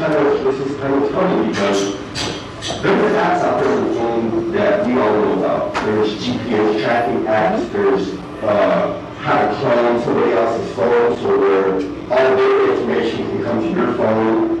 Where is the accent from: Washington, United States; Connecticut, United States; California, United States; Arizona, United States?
Arizona, United States; Phoenix; Even before that, I'm from Phoenix originally